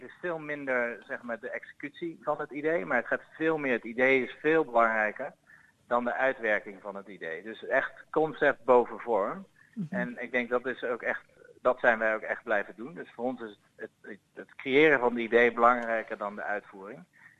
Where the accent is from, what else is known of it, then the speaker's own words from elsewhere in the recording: Netherlands; wij zijn natuurlijk opgevoed in Nederland, Eva en ik.